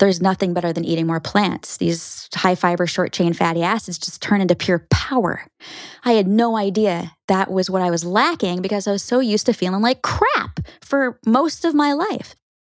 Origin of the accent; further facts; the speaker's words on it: Minnesota, United States; also born or lived in Florida; That's where I ran off to after growing up in Minnesota and I needed to thaw out.